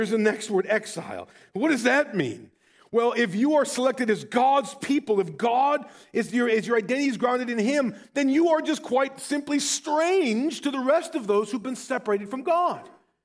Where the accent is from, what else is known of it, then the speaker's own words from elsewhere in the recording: Rockford, Illinois, United States; For me, for example, being born and raised in Rockford, Illinois, I feel pretty at home in this area.